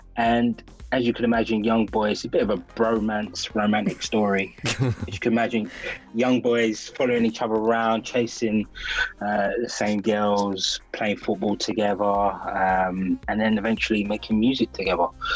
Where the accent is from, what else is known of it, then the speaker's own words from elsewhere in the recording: Hackney, London, United Kingdom; But growing up, we're from East London, Hackney.